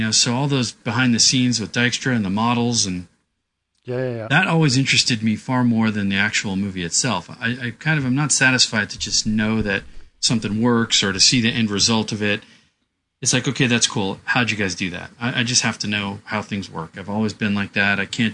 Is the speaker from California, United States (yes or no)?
yes; Fresno, California, United States; Well, I grew up in Fresno